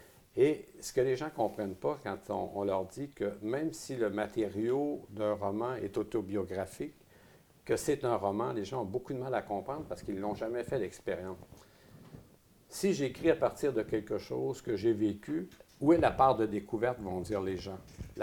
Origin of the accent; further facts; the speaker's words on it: Quebec, Canada; Je suis né au Québec, dans une maison sans lit, j'ai grandi dans le bois